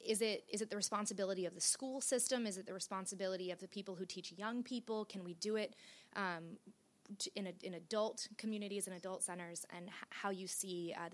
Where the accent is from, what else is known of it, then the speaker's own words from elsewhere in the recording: United States; I'm an American, so I was raised in under the sort of separation of church and state